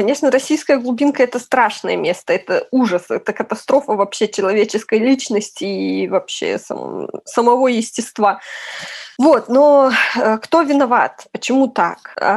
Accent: Rudabelka, Gomel Region, Belarus; як беларуска, я з Рудабелкі, так? Я не пра ўсю Беларусь кажу, я разумею, што ў Гродна, ў Брэсці, ў Мінску могуць усім іншыя думкі ў людзей і іншыя паводзіны, але вось у маёй вёсцы

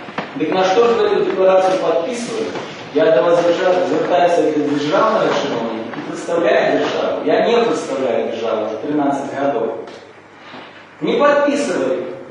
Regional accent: Belarus; мы, белорусы

